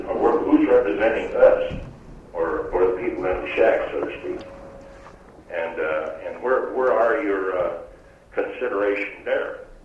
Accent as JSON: {"language": "English", "town": "Bigway", "region": "Alaska", "country": "United States", "said": "I'm from Bigway, Alaska here. I've been here for over 20 years"}